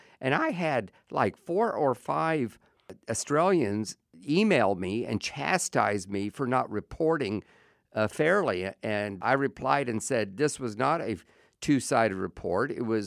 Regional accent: United States; do all kinds of things that seemed kind of interesting to me as an American

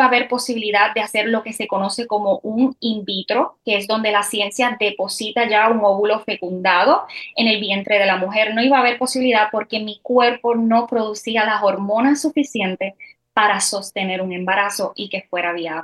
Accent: Puerto Rico; Yo soy puertorriqueña

